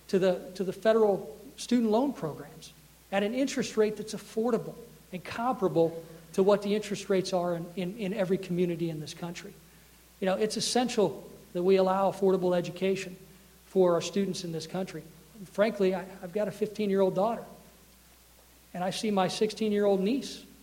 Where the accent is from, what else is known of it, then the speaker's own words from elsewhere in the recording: Taylorville, Illinois, United States; like my hometown of Taylorville. You know, I'm a public school graduate from Taylorville High School.